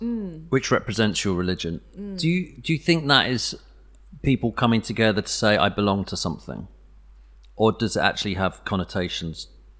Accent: Watford, East of England, United Kingdom; When I was growing up in Watford

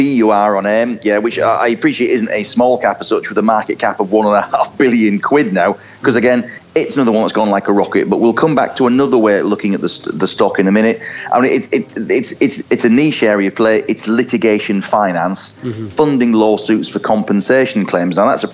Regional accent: York, Yorkshire and the Humber, United Kingdom; It's actually a company based in my hometown of York

